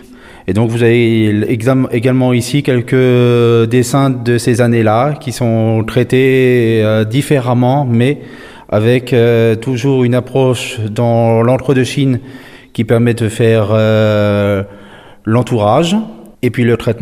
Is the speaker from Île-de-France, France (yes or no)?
yes; Paris, Île-de-France, France; je ne suis pas originaire d'Alsace, je suis originaire de Paris, ça fait 10 ans que je suis en Alsace